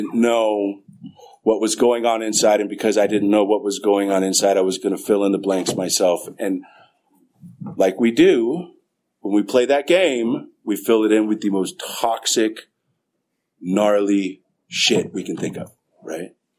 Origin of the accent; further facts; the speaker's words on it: San Jose, California, United States; So my story, I grew up in San Jose.